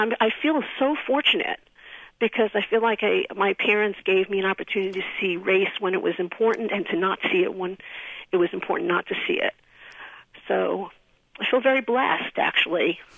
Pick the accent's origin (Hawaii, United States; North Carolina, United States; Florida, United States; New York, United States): New York, United States; Bronx; now in Oakland, United States; I grew up in the Bronx in New York in an all-white Jewish neighborhood in the 50s and the 60s.